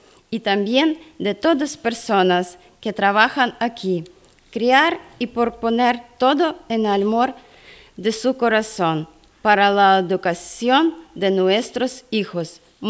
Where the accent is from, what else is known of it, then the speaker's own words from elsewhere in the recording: Ukraine; Spanish is a second language; Si me preguntan si echo de menos a mi país, claro que sí. Lo extraño a mi ciudad, a mi casa, a mis amigos. He vivido allí muchos años. Es que el sitio donde naciste siempre está en tu corazón. Y puedo decirlo que ahora más que nunca, porque mi Ucrania